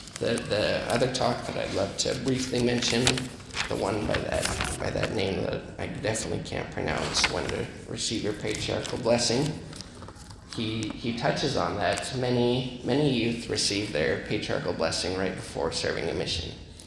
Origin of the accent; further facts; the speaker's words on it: Spanish Fork, Utah, United States; I'm from Spanish Fork, Utah. I've been serving for about 4 months now.